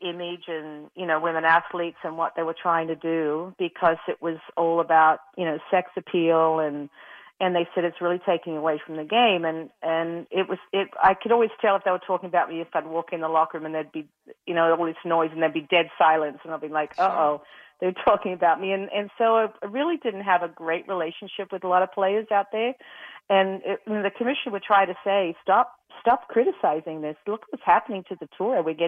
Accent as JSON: {"language": "English", "country": "Australia", "lives_now": "United States", "said": "And of course, I was from Australia. Nobody knew about me."}